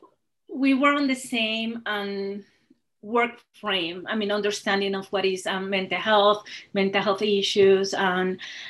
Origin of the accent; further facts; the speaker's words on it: Puerto Rico; moved away as an adult; now in Fort Lauderdale, United States; I'm from Puerto Rico. I moved to South Florida, specifically to Fort Lauderdale, October 2007.